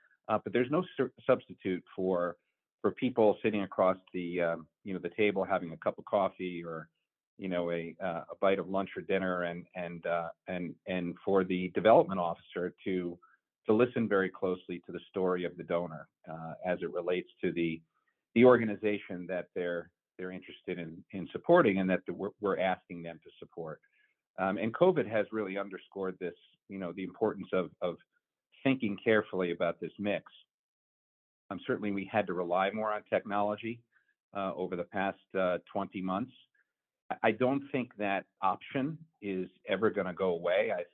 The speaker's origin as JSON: {"language": "English", "region": "Connecticut", "country": "United States", "tie": "born or raised there", "said": "I'm born and bred in Connecticut, left for college and graduate school, but have been lucky enough to come back to my home state and work with donors and colleagues for the betterment of our communities."}